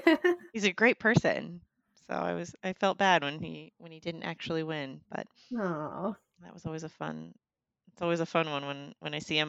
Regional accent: South Milwaukee, Wisconsin, United States; I did. Born and raised in South Milwaukee. Went to college in Madison. Moved away for a little bit.

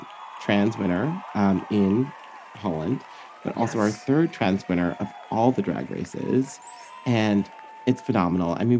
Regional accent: Zimbabwe; So I grew up on techno because I grew up in Zimbabwe, and so I grew up on, like, European

